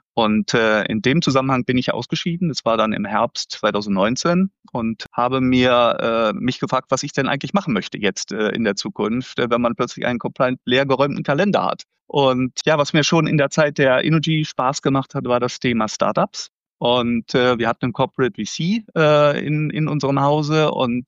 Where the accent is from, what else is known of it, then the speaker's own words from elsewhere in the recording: Wesel, North Rhine-Westphalia, Germany; also born or lived in Düsseldorf / Münster / Frankfurt; Ich bin 58 Jahre alt, gebürtig aus Düsseldorf. Ich bin in Wesel am Niederrhein aufgewachsen